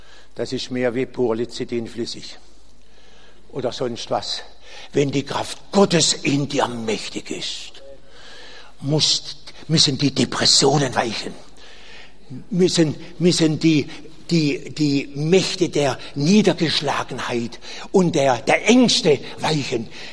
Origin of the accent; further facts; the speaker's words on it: Baden-Württemberg, Germany; accent: Baden dialect; Entschuldigung, ich spreche badisch.